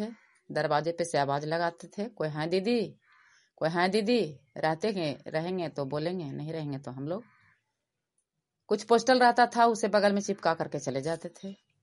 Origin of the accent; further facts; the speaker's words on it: Nagar Nausa, Bihar, India; मैं ग्राम नगर नौसा का निवासी हूँ